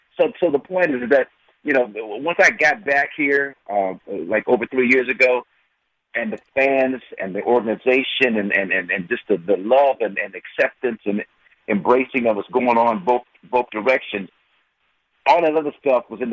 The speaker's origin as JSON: {"language": "English", "town": "Los Angeles", "region": "California", "country": "United States", "said": "I'm from Los Angeles"}